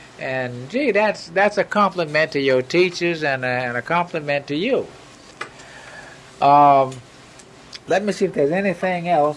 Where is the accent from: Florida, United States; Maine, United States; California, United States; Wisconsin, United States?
Florida, United States; born there; Well, I was born in Florida. I mean, my people were the ones from South Carolina and then Georgia.